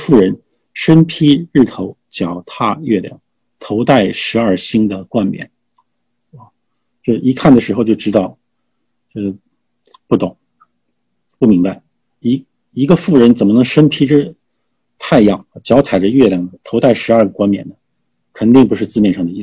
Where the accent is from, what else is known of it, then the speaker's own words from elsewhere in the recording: China; 但作为中国人的话，我们都知道，我们都有相同的文化背景